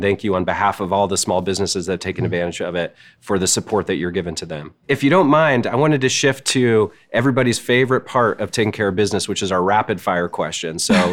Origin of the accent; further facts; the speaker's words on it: Colorado, United States; I grew up in Western Colorado. I spent a lot of time in Moab.